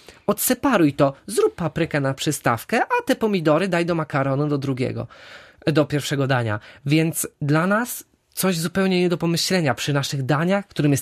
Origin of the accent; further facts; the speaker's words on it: Witnica, West Pomeranian Voivodeship, Poland; ja nie jestem ze Szczecina, pochodzę z miejscowości Witnica Chojeńska, to jest 80 km pod Szczecinem. Tutaj przyjechałem do liceum. Natomiast moje siostry już mieszkały wtedy w Szczecinie, od malutkiego tutaj przyjeżdżam.